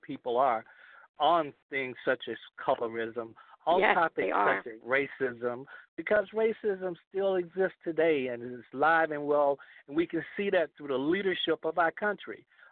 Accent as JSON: {"language": "English", "town": "Gaston", "region": "Alabama", "country": "United States", "tie": "born or raised there", "said": "some of the traumas I share from growing up in Gaston, Alabama, and from and through racism."}